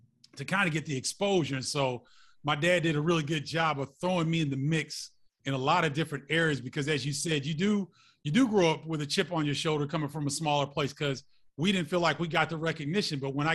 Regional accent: Carbondale, Illinois, United States; and so we grew up in Carbondale, and it was really an ideal upbringing.

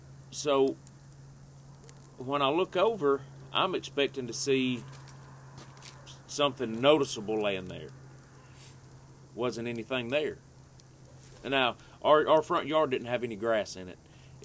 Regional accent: the South, United States; Again, growing up in the South, she was cooking hot dog weenies cut open with cheese in them.

